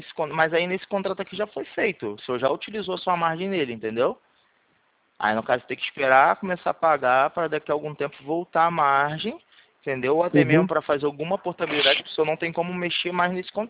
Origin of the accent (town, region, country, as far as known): Rio de Janeiro, Brazil